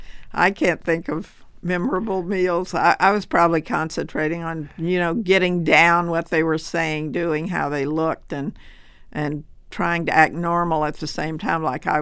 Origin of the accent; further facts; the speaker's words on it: Texas, United States; It was a big help. I was just saying a while ago to my friend from Simon & Schuster that it was a big asset to me that I was this little Texas ch